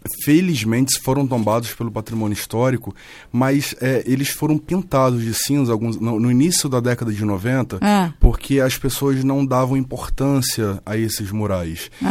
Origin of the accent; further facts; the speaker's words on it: Rio de Janeiro, Brazil; now in São Paulo, Brazil; Eu sou carioca, já sou paulista porque eu amo morar em São Paulo, amo a cidade, mas eu sou carioca de nascença.